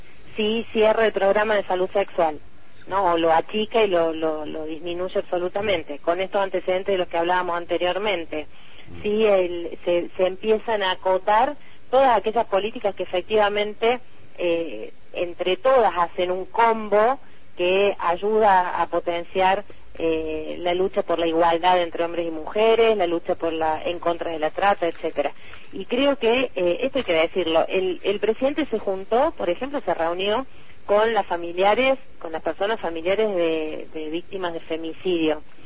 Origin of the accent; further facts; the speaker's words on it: Córdoba, Argentina; accent: Córdoba; me dijo, sos demasiado cordobesa para hablar en las radios.